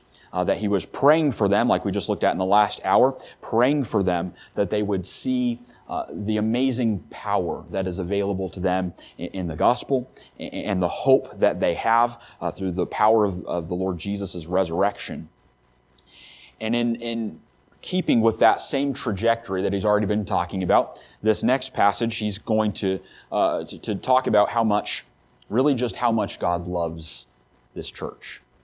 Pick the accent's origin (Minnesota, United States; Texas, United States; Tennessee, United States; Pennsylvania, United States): Minnesota, United States; Crookston; I am from Crookston, Minnesota.